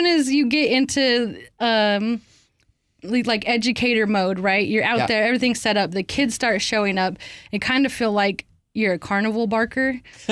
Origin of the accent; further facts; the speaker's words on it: Idaho, United States; you know, I'm from Idaho, but I haven't seen every piece of it. And so this way I get to see just about every little tiny small town.